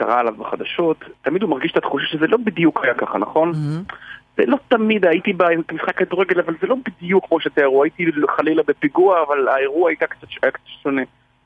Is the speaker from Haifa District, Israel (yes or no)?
yes; Haifa, Haifa District, Israel; born there; אני נולדתי בחיפה.